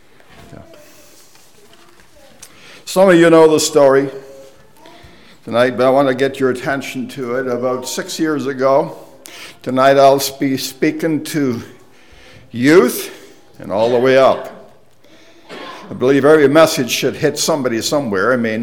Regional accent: Canada; I'm a Canadian, by the way.

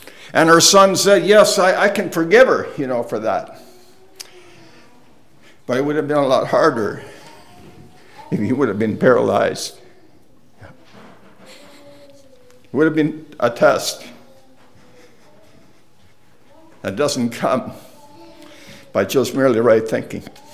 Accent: Canada; I'm a Canadian, by the way.

